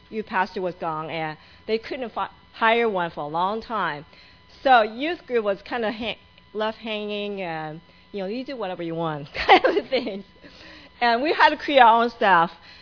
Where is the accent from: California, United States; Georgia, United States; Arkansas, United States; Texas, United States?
California, United States; Livermore; I grew up in Livermore. It's very different from kids grew up in Cupertino and Palo Alto.